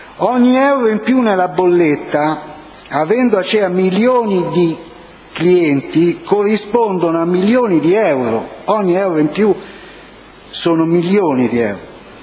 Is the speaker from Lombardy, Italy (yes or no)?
no; Valcanneto, Lazio, Italy; E sono di Valcanneto.